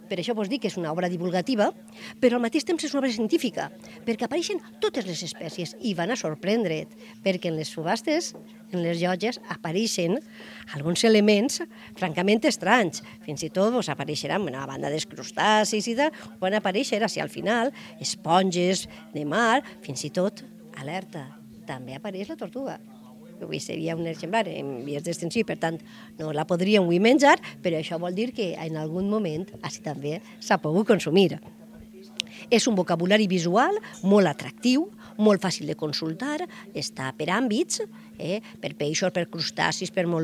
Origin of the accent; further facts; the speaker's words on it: Santa Pola, Valencian Community, Spain; som de Santa Pola, estem a Vinaròs, i les nostres terres estan banyades per la mateixa mar i parlem la mateixa llengua, però també parlem diverses varietats.